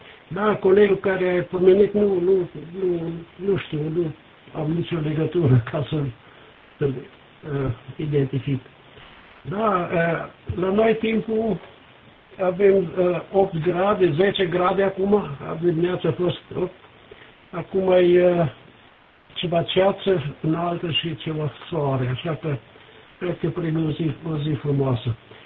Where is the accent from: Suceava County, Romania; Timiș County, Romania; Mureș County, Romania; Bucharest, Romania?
Timiș County, Romania; Ceacova; eu sunt originar din Banat, orașul Ceacova, în sud-vestul de Timișoara. Așa că am cunosc toată regiunea aia de acolo.